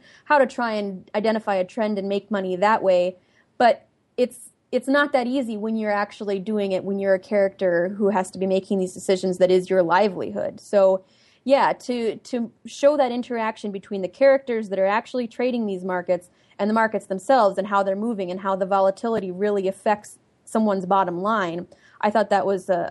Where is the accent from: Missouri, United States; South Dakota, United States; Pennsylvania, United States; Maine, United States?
South Dakota, United States; Well, I grew up in South Dakota on a cattle farm and small grain farm, and I still rent land there, and I'm active with the livestock operation up there.